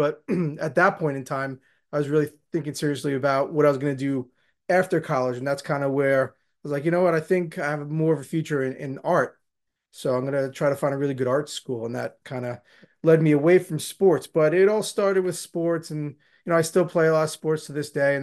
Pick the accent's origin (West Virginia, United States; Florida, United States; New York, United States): New York, United States; Valley Stream; Yeah, I grew up on Long Island, New York. I'm actually still there. Been here basically my whole life. I grew up in a town called Valley Stream